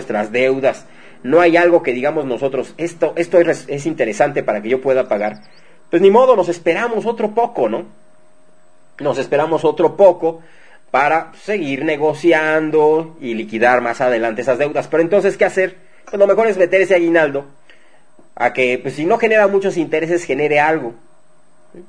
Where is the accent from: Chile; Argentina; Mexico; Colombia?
Mexico; No tenemos que despilfarrar porque así somos los mexicanos, ¿a poco no?